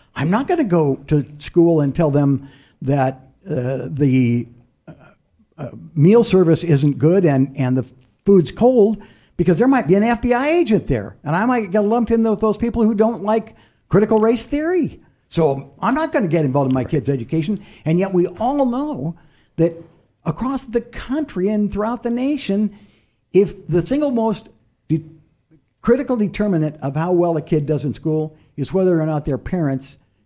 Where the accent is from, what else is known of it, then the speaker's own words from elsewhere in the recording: Arizona, United States; they'd say, where are you from? And I'd say, Arizona.